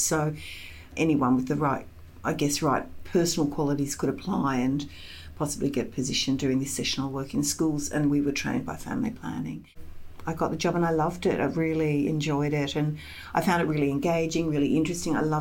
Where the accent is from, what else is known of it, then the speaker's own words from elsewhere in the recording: Sydney, New South Wales, Australia; I grew up in Sydney. I grew up in Manly.